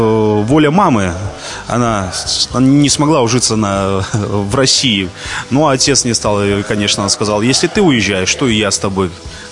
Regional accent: Belarus; also born or lived in Ufa, Russia; Впервые в Беларусь я попала в 92-м году. Вот. Родился в 88-м году в городе Уфа, а уже в 92-м году мы переехали в Беларусь.

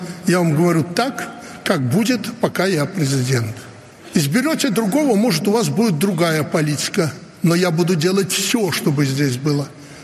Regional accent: Belarus; Мы, белорусы, заплатили за нее самую страшную цену.

